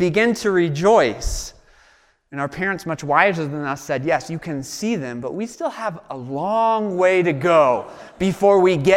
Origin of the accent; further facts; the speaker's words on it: Georgia, United States; now in Denver, United States; When I was younger, I grew up in Georgia, and my family decided we're going to drive here to Denver from Georgia.